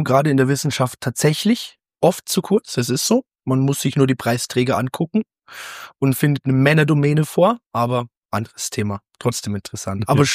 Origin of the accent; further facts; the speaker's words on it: Bavaria, Germany; bei uns in Bayern